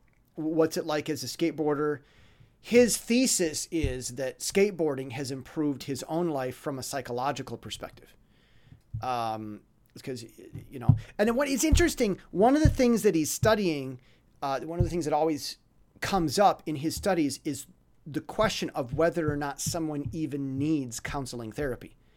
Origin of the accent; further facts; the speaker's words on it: United States; now in Taiwan; I'm American. I have a Western perspective. I'm in Taiwan. I know Taiwan, love Taiwan, but I'm American.